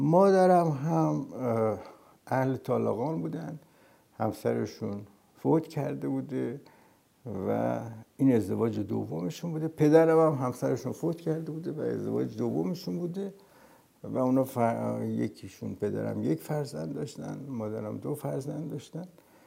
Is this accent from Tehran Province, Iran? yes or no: yes; Tehran, Tehran Province, Iran; born there; من در سال 1335 در 14 شهریور 1335 در تهران به دنیا آمدم. مادرم بعداً گفتن که تو خیابون ولیعصر تقاطع جامی یک بیمارستانی تو محوطه کاخ مرمر